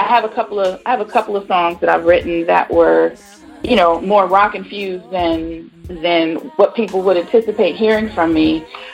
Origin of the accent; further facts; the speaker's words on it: Pasadena, California, United States; also born or lived in Arizona; Yeah, I was born here, but I was raised in California.